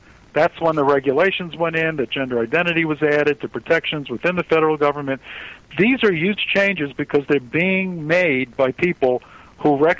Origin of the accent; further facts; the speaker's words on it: New York, United States; born there; I was born in New York. I was born in New York.